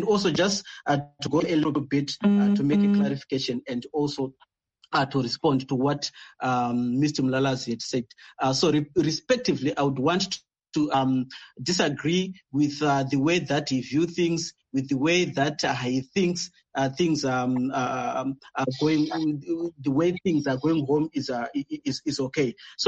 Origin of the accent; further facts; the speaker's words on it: Midlands, Zimbabwe; by the way, I come from Midlands as well